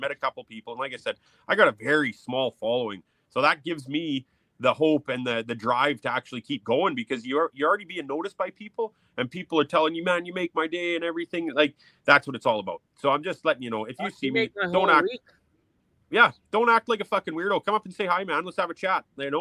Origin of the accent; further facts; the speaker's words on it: Stony Plain, Alberta, Canada; now in Rocky Mountain House, Canada; So I, like I said, I grew up in Stony Plain. So I moved from Stony to Rocky Mountain House 2008 or 2009.